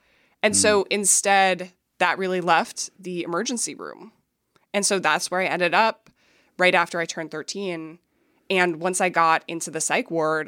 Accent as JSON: {"language": "English", "town": "Minneapolis", "region": "Minnesota", "country": "United States", "tie": "born or raised there", "said": "So I grew up in Minneapolis. My family was evangelical Christian."}